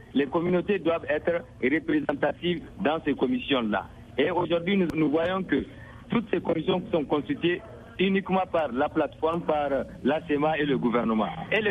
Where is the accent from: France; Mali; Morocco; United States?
Mali; Nous sommes des Maliens au même titre que tous les autres Maliens.